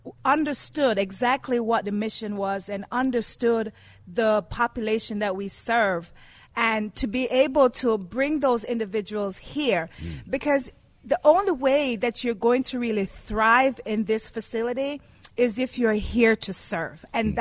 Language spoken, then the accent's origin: English; New York, United States; also born or lived in Jamaica; now in Newark, United States; I am Jamaican. And I'm actually from New York.